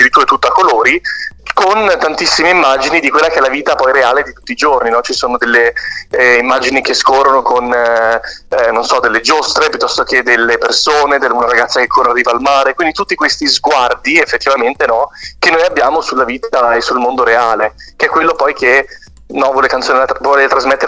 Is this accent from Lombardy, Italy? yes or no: yes; Milan, Lombardy, Italy; partiremo con queste date da Milano, che è la mia città natale, no?